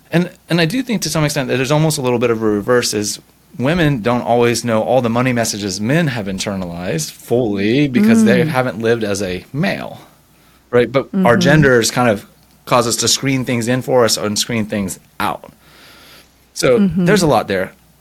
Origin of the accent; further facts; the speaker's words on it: San Francisco, California, United States; also born or lived in Houston, Texas; I grew up on the West Coast, San Francisco area. So yes, grew up in a liberal environment. I lived in Houston, Texas.